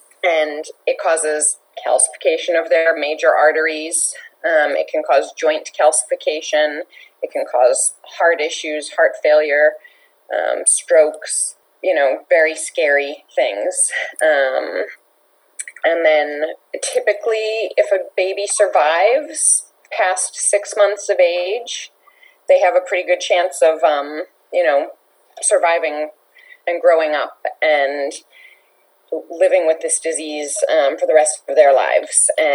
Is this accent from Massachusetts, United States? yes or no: yes; Massachusetts, United States; I'm from Massachusetts